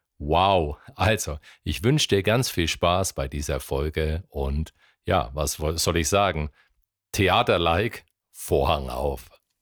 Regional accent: Bamberg, Bavaria, Germany; accent: Franconian; now in Bayreuth, Germany; bei uns in der Gegend ist es gefühlt so, dass alle 5 Meter gibt es einen neuen Dialekt. Also es ist wirklich so, dass wir, ich bin ja Bamberger und lebe in Bayreuth, das ist nur 70 Kilometer entfernt

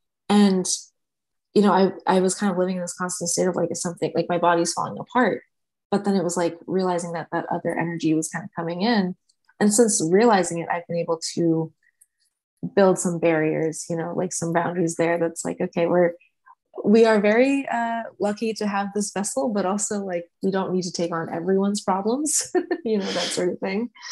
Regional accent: Ireland; Yeah, I'm from Ireland, and I don't know too much about the ancestry behind everything

